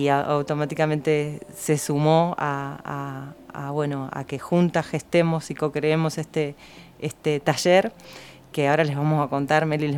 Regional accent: Mar del Plata, Buenos Aires Province, Argentina; Yo soy de Mar del Plata, estudié biodanza allá y soy viajera

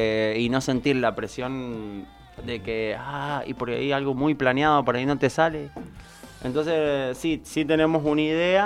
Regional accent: Mendoza, Argentina; Somos todos acá mendocinos.

